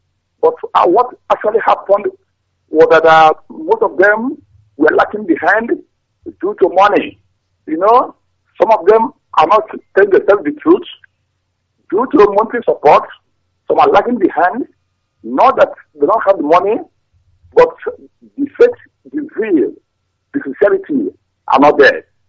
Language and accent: English; Anambra, Nigeria; now in Delhi, India; I came from Newtown in Anambra State.